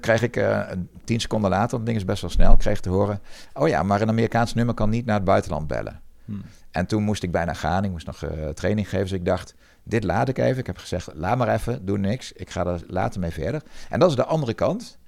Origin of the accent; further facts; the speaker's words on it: Netherlands; Ik ben een Nederlander, ik wil het gewoon even testen.